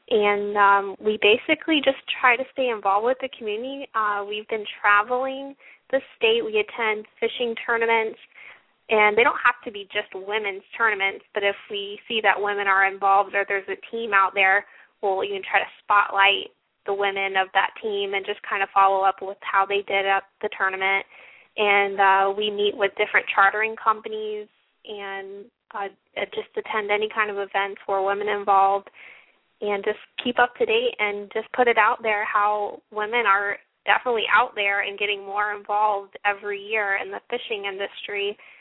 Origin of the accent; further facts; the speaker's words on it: Sebastian, Florida, United States; I grew up in Sebastian and the Grant area when I was younger. My dad was a local fisherman for Dyer's Shellfish and Seafood.